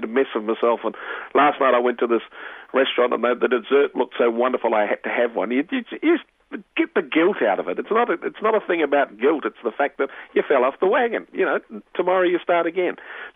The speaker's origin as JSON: {"language": "English", "country": "New Zealand", "said": "Just because I'm a New Zealander."}